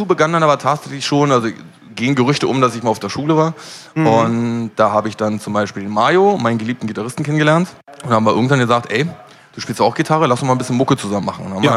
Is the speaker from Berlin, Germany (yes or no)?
yes; Berlin, Germany; ich bin in Schöneberg groß geworden